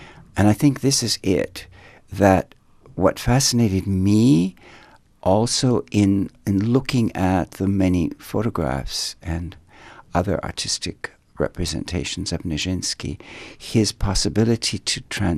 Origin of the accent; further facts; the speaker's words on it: Milwaukee, Wisconsin, United States; born there; I was born in Milwaukee, Wisconsin. At that time, the city did not have a ballet company or a major school.